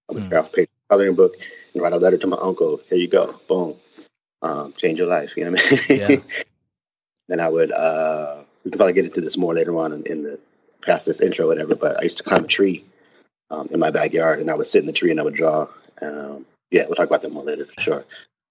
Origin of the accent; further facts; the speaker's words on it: Baldwin Park, California, United States; So, San Gabriel Valley, Baldwin Park, California, born and raised, and then we kind of migrated here and there